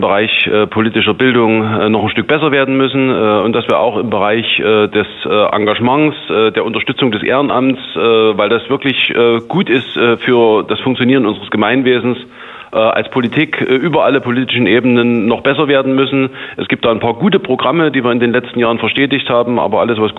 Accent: Zwickau, Saxony, Germany; zum Beispiel in meiner Heimatregion Zwickau ist verpartnert mit Dortmund.

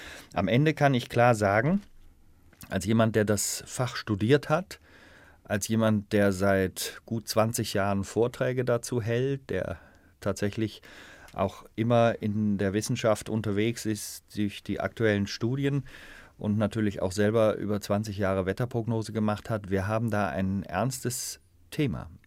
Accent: Germany; wir hatten früher eine Mauer in Deutschland, deswegen, das gehörte in den Westen, wo ich aufgewachsen bin

